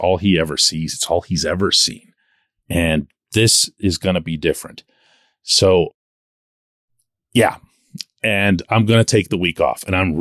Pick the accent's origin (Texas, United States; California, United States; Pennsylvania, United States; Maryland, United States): Pennsylvania, United States; Pittsburgh; He's never been to Serbia, where my ancestors are from. I'm born and raised in Pittsburgh, but we still have a lot of family, uncles, aunts, cousins, and so forth in the Belgrade area